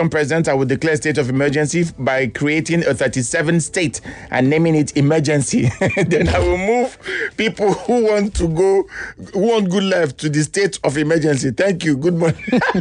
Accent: Ikorodu, Lagos, Nigeria; What's up, Lagos?

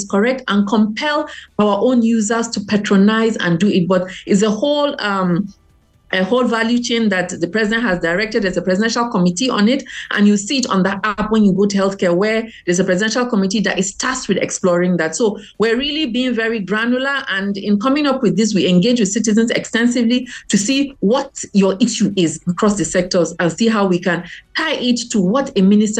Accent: Nigeria; enable me live a better life as a Nigerian

